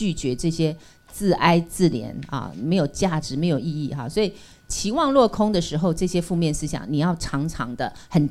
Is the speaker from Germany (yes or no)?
no; China; 那你知道我们中国人讲孝顺哈